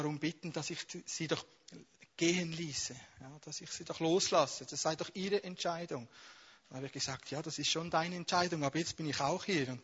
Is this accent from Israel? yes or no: no; Switzerland; Und die Furcht ist eines der stärksten Probleme, die wir als Schweizer haben.